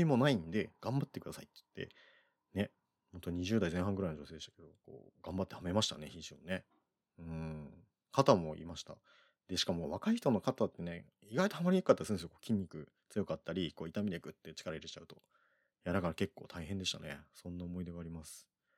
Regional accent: Kyushu, Japan; 僕はもう九州出身なので、あんまないんですよね。正直やっぱ九州にスキー場って。

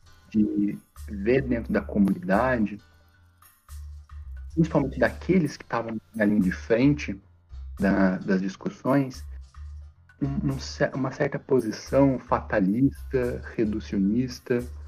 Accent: São José dos Campos, São Paulo, Brazil; quem me conhece, né? … Sou de São José dos Campos, nativo do Vale.

